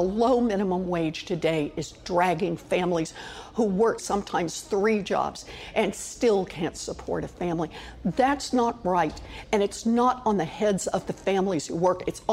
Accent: United States; When I grew up in America, the chances that a kid would do better than her parents were better than 90%.

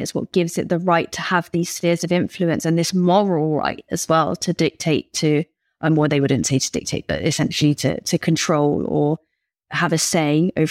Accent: United Kingdom; For me as a Brit, I don't necessarily find it that weird, the obsession with World War II, because we have it as well.

